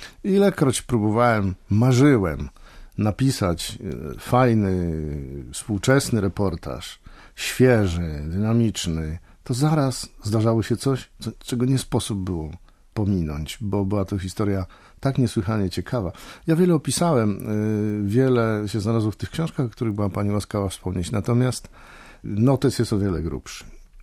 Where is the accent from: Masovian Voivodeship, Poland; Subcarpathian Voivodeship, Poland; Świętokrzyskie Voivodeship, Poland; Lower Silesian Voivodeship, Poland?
Świętokrzyskie Voivodeship, Poland; My pochodzimy spod Gór Świętokrzyskich